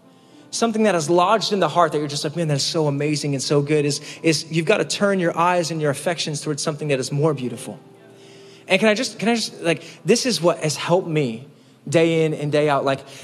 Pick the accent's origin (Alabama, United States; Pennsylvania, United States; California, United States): Pennsylvania, United States; Scranton; also born or lived in Philadelphia; You know, I'm from Pennsylvania, Scranton, Pennsylvania. I lived in Philadelphia for a while, and yes, The Office, right?